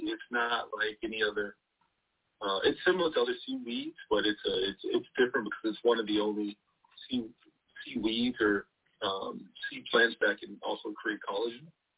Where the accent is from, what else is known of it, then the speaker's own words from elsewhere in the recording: United States; born there; So I'm from Jamaica. My family's from Jamaica. I was born here in the U.S. I'm a dual citizen in Jamaica.